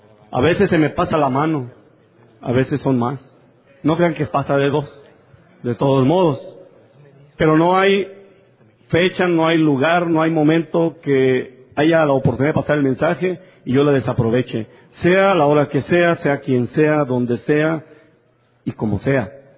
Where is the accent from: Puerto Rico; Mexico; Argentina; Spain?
Mexico; Colima; Yo vengo del área de Colima. Nosotros venimos varios compañeros del área de Colima.